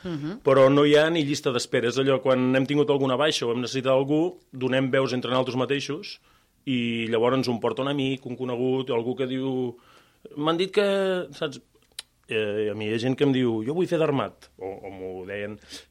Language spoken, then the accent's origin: Catalan; Tarragona, Catalonia, Spain; Jo, de fet, conec a molts dels armats, perquè tots som de Tarragona.